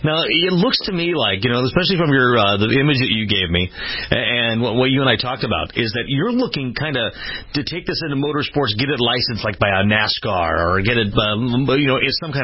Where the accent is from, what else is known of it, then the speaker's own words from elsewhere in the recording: Minneapolis, Minnesota, United States; Back home, my hometown, just to go there and listen to some great inventors.